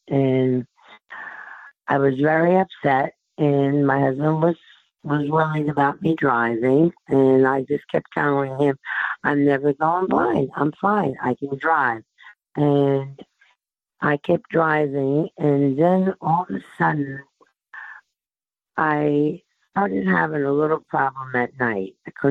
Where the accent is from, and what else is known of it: New Jersey, United States; moved away as an adult; now in Myrtle Beach, United States